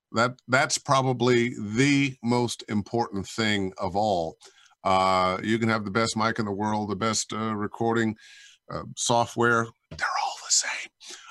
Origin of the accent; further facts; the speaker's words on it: Cleveland, Ohio, United States; moved away as an adult; Born and raised in Cleveland. I left when I was 18 to go to college in Minnesota.